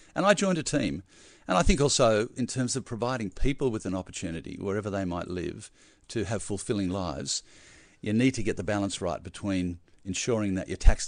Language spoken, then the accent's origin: English; Lindfield, New South Wales, Australia; I think it had a huge impact on me. You know, as a kid playing in the bush, just experiencing it, enjoying it